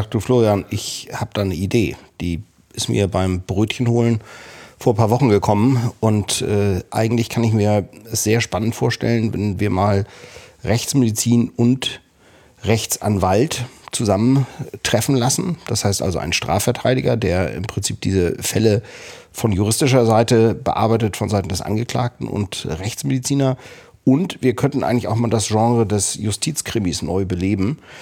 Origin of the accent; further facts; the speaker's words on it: Kiel, Schleswig-Holstein, Germany; Wir sind beide in ungefähr einem Alter. Wir stammen beide aus Kiel.